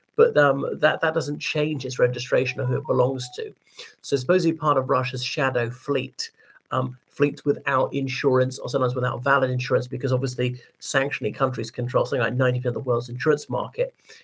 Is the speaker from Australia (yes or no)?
no; Ireland; from Ireland.